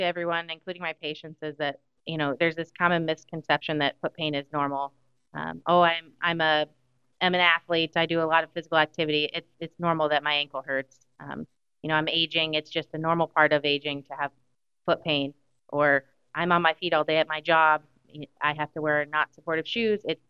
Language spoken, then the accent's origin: English; Manton, Iowa, United States; I'm originally from Manton, Iowa, so just north of here.